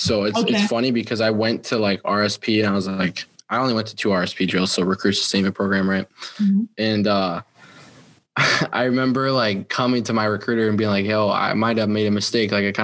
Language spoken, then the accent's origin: English; Minnesota, United States; But yeah, no, I grew up in Minnesota. I've never lived anywhere else.